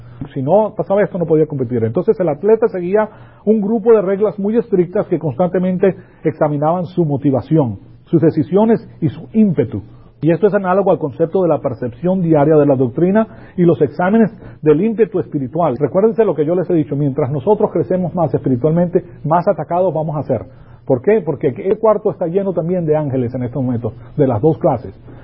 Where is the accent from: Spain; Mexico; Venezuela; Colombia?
Venezuela; Yo me recuerdo que cuando yo me crié en Venezuela, yo tenía un tío mío que era embajador.